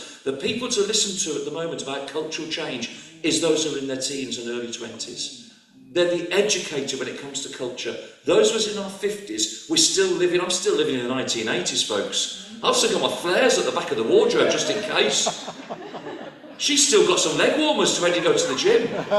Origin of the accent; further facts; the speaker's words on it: England, United Kingdom; I'm very pleased that I'm British. And I say British, my identity is as United Kingdom. I believe in the United Kingdom. I'm English, but I like being, my passport thankfully says I'm from the United Kingdom.